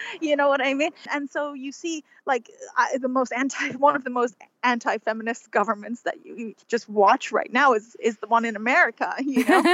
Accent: Iran; born or raised there

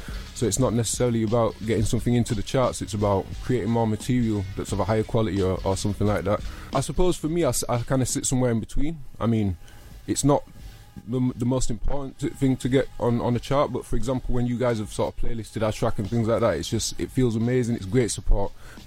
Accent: Leeds, Yorkshire and the Humber, United Kingdom; I'm an MC from Leeds.

